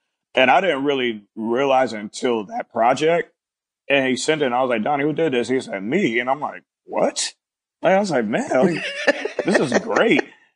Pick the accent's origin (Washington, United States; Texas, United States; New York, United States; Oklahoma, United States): New York, United States; Syracuse; I'm from Syracuse, New York, and I was back home visiting